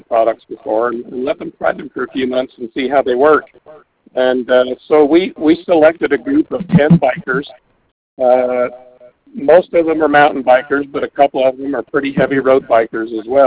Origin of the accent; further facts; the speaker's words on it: North Logan, Utah, United States; I grew up in North Logan on a dairy farm milking cows